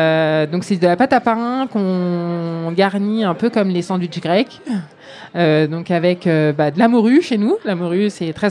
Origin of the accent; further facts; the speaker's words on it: Martinique; moi, je suis aussi originaire des Antilles, de la Caraïbe, donc de la Martinique.